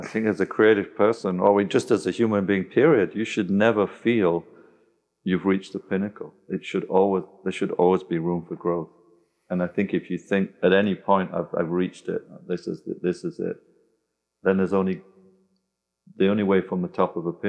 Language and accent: English; Yorkshire and the Humber, United Kingdom; I come from Yorkshire. And as David Hockney's from the same part of England as I am.